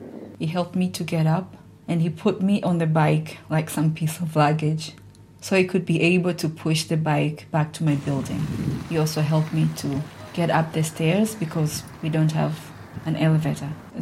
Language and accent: English; Tanzania; moved away as an adult; now in Jyväskylä, Finland; I am from Tanzania. I came to Finland in 2015 as a master's student at the University of Jyväskylä, and I've been living here in Jyväskylä ever since.